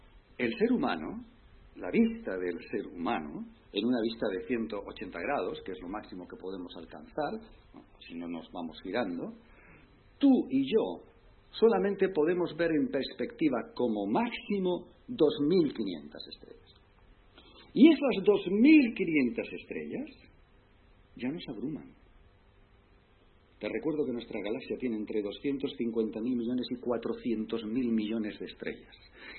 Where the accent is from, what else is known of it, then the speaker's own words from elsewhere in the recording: Balearic Islands, Spain; nosotros somos de Menorca, y cuando estamos en Menorca, en nuestra casita pequeña